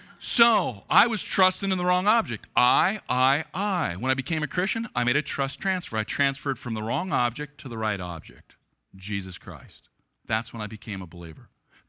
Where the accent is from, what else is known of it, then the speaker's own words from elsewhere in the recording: United States; I'm a good person. I eat apple pie. I'm an American. I salute the flag. I love the Green Bay Packers.